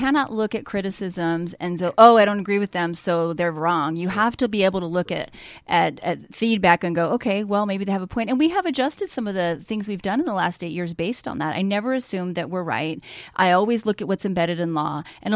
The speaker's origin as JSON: {"language": "English", "region": "New Mexico", "country": "United States", "said": "And I told people, don't vote for me because I'm from the South. Because it has been 51 years since a Democrat has run for statewide office from Las Cruces and Juan."}